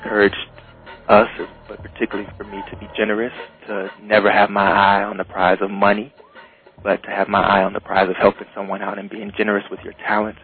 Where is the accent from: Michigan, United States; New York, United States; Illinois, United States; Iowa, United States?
Michigan, United States; Muskegon Heights; they would be surprised when they found out that I was from Muskegon Heights. But for me, success in Muskegon Heights was never a surprise.